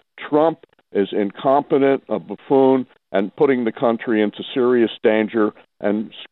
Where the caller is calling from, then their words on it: Accord, New York, United States; I'm calling from Accord, New York.